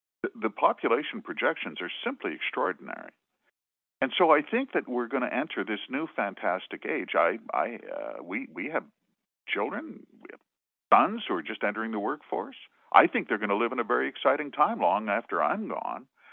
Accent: Manitoba, Canada; also born or lived in Alberta; I'm from Manitoba, and, you know, I lived in Alberta for many years.

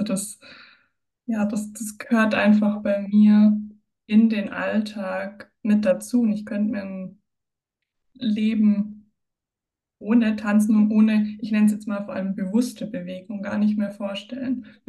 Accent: Baden-Württemberg, Germany; now in Landshut, Germany; Ich bin 29 Jahre jung, gebürtig aus Baden-Württemberg, wohne aber inzwischen seit ja, circa 10 Jahren bei Landshut hier in Niederbayern.

